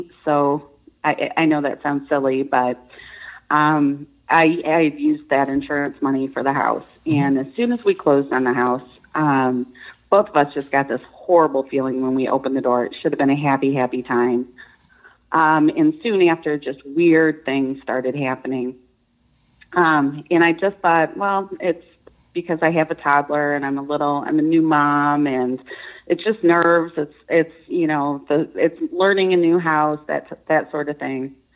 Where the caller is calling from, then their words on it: Oxford, Michigan, United States; from Oxford, Michigan.